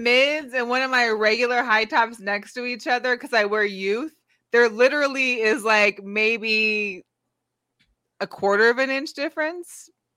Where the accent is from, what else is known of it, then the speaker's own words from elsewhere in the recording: Seattle, Washington, United States; I'm from Seattle, Pacific Northwest. So there's a lot of curling up in my parts.